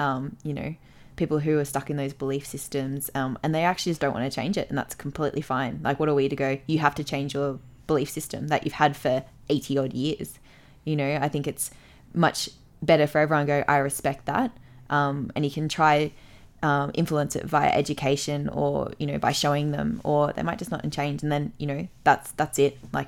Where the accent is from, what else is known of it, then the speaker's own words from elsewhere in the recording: England, United Kingdom; But I am English.